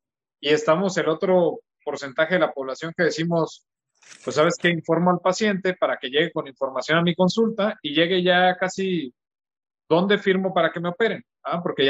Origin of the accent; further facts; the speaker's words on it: Mexico; yo soy de México, yo estoy en México.